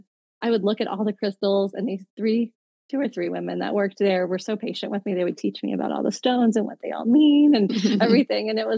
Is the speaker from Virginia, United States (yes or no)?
yes; Virginia Beach, Virginia, United States; But I truly thought that I was the reincarnation of this local legend where I grew up in Virginia Beach.